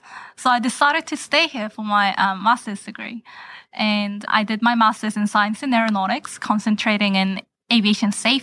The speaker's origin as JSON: {"language": "English", "country": "New Zealand", "tie": "born or raised there", "said": "So I'm from Korea, but I was born and raised in New Zealand."}